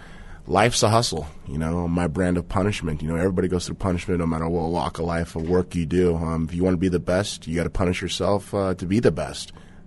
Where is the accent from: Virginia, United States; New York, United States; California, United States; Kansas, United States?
California, United States; Huntington Beach; there was the UFC bad boy, Tank Abbott, and I was from Huntington Beach, and I was a young kid